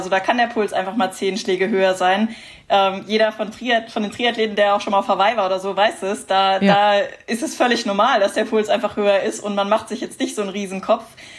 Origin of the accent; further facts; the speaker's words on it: Heidelberg, Baden-Württemberg, Germany; Ich komme aus Heidelberg, also quasi Heimrennen